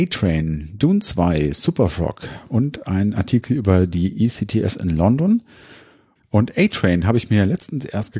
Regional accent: Hanover, Lower Saxony, Germany; Wir kommen ja aus Hannover

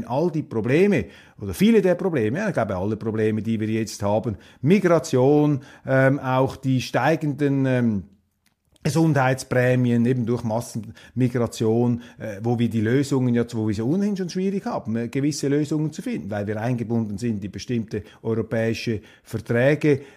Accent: Switzerland; Wir müssen als Schweizer den Russen den Tarif durchgeben.

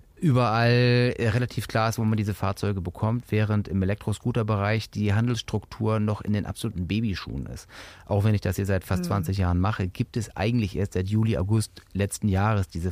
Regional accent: Hamburg, Germany; ich bin halt Hamburger Jung

